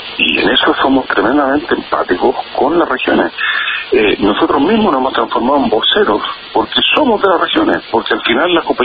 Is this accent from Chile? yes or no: yes; Chile; el hecho de que somos todos chilenos